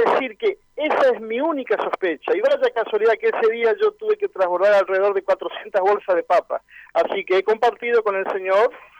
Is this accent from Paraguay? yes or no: no; Santa Fe, Argentina; No, en Santa Fe, Santa Fe. Yo tengo la sospecha de que me enfermé en Santa Fe, en mi pueblo transbordando.